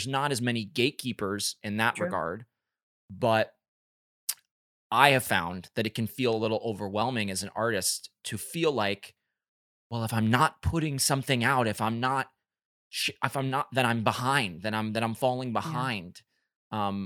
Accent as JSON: {"language": "English", "town": "Chicago", "region": "Illinois", "country": "United States", "said": "And I was like, because I'm from Chicago."}